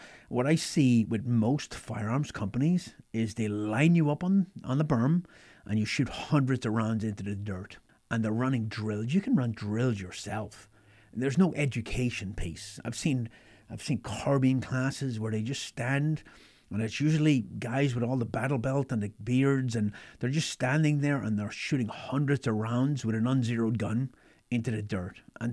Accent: Ireland; now in United States; friends in Ireland I grew up with. But I've been in America longer than I ever lived in Ireland now. I'm an American.

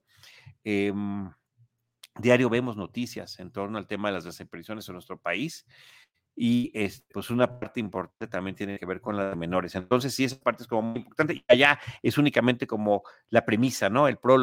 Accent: Mexico; a nosotros como mexicanos, con esta situación que lamentablemente vivimos desde hace muchísimo tiempo

